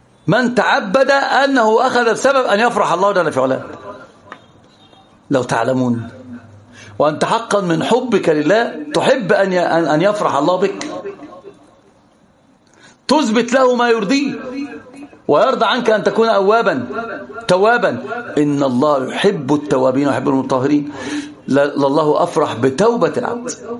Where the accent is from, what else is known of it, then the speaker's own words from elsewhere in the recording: Egypt; هي دي المشكلة كده عندنا في مصر كده أنا شفت أنا كنت بعلم ورق نفس الحكاية اكتب وما لكش دعوة